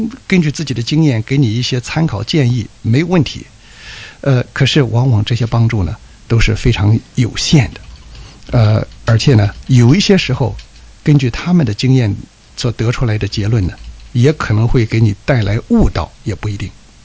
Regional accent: China; 我们中国人的祖先了解有上苍，可是却不太具体的了解他到底是怎么回事。

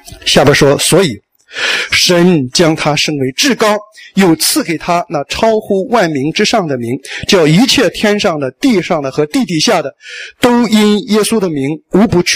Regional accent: China

